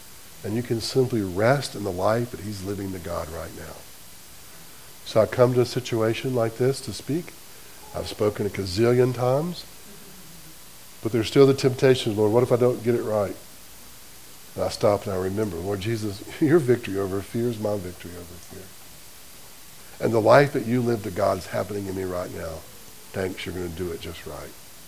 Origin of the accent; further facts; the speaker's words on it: Selma, Alabama, United States; I'm from Selma.